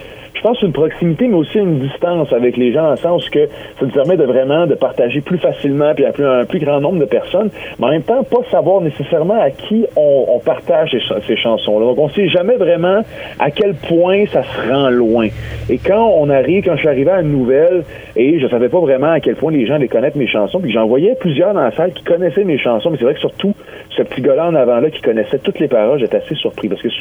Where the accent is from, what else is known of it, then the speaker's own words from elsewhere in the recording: Quebec, Canada; Moi, je suis natif de Charlevoix, pour les gens qui ne me connaissent pas.